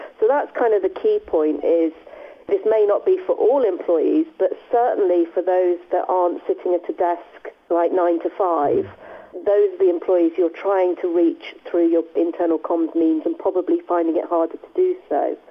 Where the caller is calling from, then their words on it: Leamington Spa, West Midlands, United Kingdom; I am in Leamington Spa. I would like to say sunny Leamington Spa, but it is really quite miserable here.